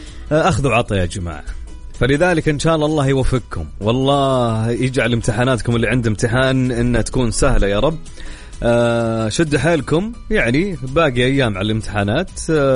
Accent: Saudi Arabia; خليني أقولك درجات الحرارة عندنا في أغلب المناطق في المملكة

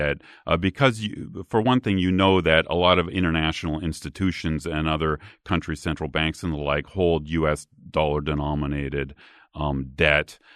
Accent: Canada; So I grew up in Canada, for example, in the early 1990s.

